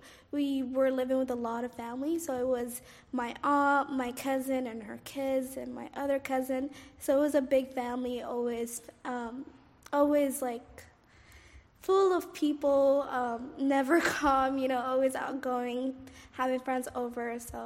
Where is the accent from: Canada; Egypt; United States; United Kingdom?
Egypt; Cairo, Cairo Governorate; also born or lived in Somalia; My hometown is Egypt, Cairo. That's where I grew up. Very friendly place. We used to live with a big family, uncles, aunts, cousins.